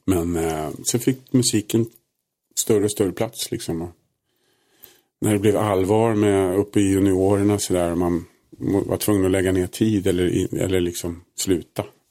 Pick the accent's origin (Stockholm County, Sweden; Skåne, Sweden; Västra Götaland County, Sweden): Stockholm County, Sweden; Solna; moved away as an adult; also born or lived in France; Jag har bott i Solna ända fram till jag var 19. När jag flyttade till Frankrike då ett par år faktiskt. Så att, Solna, det är norr om stan, det är ett bra ställe att växa upp på, tyckte jag.